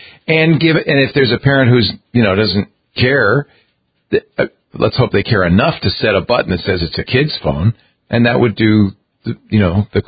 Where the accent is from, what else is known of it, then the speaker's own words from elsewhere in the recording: Lubbock, Texas, United States; North Korea? I'm from Lubbock.